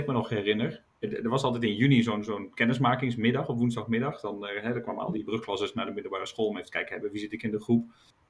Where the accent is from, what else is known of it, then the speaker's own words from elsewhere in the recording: Overijssel, Netherlands; moved away as an adult; Ik kom uit Twente van oorsprong. Toen ging ik in Nijmegen studeren. En echt in 2 maanden tijd was mijn accent weg.